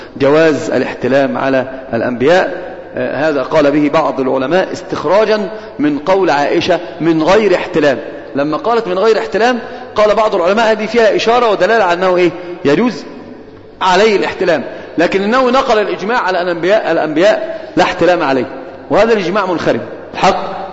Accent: Upper Egypt, Egypt; انا اروح اقعد في الصعيد عندنا يا شيخ وارتاح وانتهى الموضوع. انا صعيدي

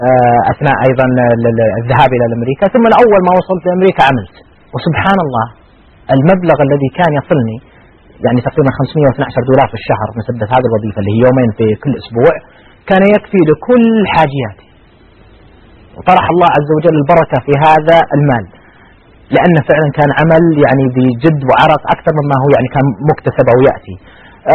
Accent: Riyadh, Riyadh Province, Saudi Arabia; طبعا أنا من المملكة العربية السعودية الرياض

